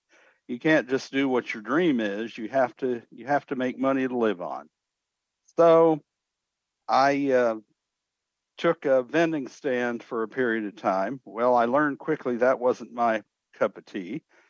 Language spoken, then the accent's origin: English; El Paso, Texas, United States; born there; accent: Texan; I was born in El Paso, Texas. And yes, you can take the boy out of Texas, but you can't take the Texas out of the boy. So pardon me, but I sound like a Texan.